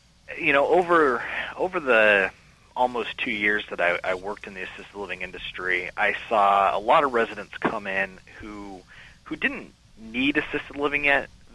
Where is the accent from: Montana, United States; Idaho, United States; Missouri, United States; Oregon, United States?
Idaho, United States; Boise; Well, I grew up in Boise, Idaho, and went to Boise State University got a degree in marketing.